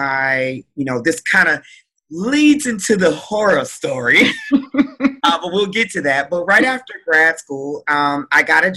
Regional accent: Detroit, Michigan, United States; I'm originally from Detroit, Michigan.

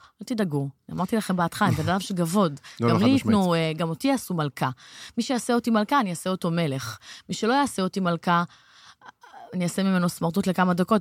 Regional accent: Herzliya, Tel Aviv District, Israel; בת 33, מהרצליה. גדלתי תמיד בהרצליה.

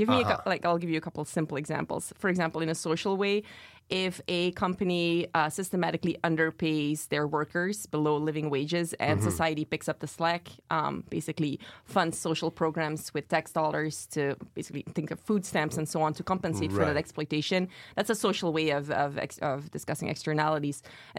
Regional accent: Belgium; I'm from Belgium, which historically has always been a more progressive socialist country.

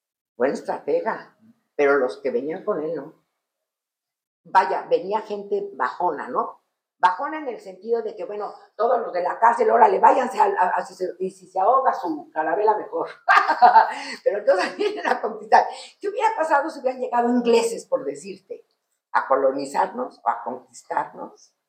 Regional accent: Mexico; ¿Quiénes somos como mexicanos?

